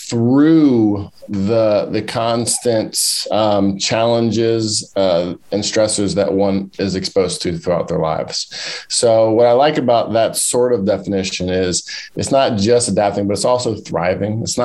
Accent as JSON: {"language": "English", "region": "Maryland", "country": "United States", "tie": "born or raised there", "said": "So I grew up in Maryland on the East Coast and went to undergrad at William & Mary"}